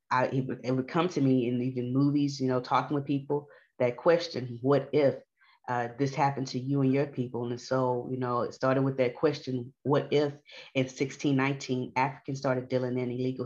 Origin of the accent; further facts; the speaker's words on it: Houston, Texas, United States; and he's from Third Ward, I'm from Fifth Ward.